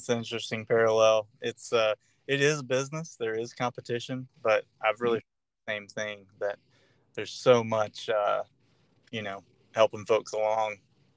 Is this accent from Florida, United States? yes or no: yes; Florida, United States; Yeah, I grew up here in North Florida, and we were outdoors, shooting guns, and we had an old kids' compound bow.